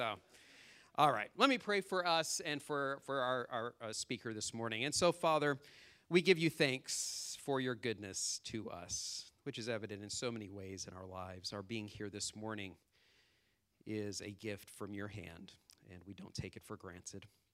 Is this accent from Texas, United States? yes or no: yes; Dallas, Texas, United States; I am from a city that I've been told I should not name in this city." And they immediately knew I was from Dallas.